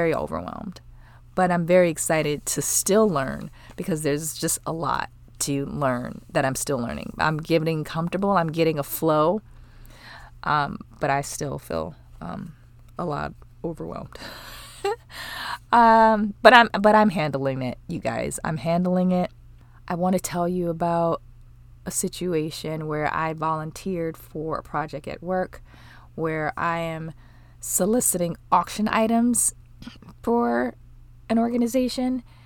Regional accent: Milwaukee, Wisconsin, United States; also born or lived in Charlotte; now in Dallas, United States; I'm originally from Milwaukee. I moved to Dallas from Charlotte, North Carolina, where I went to college.

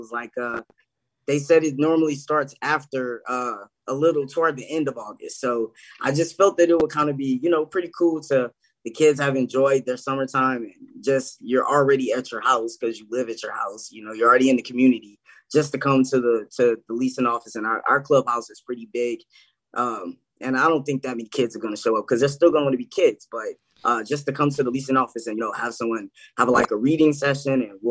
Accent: the South, United States; but growing up in the South, we used to have, when we would be out of school, right?

